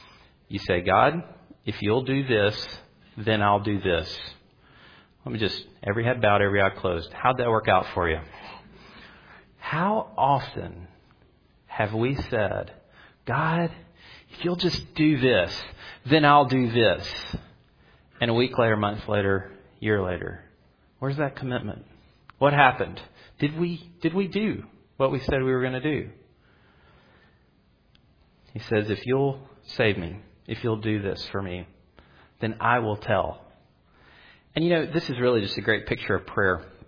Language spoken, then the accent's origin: English; United States; And I try not to take too many opportunities to beat us up for being American Christians, all right?